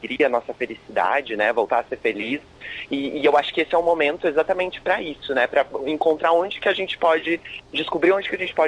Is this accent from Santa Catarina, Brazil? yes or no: no; Caxias do Sul, Rio Grande do Sul, Brazil; encontre enquanto caxiense, enquanto gaúcho, enquanto brasileiro, entende?